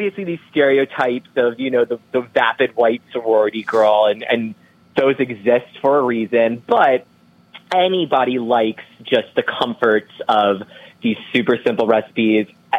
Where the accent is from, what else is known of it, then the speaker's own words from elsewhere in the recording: Florida, United States; I grew up in Florida, I know, sorry. And we had a lime tree in the backyard.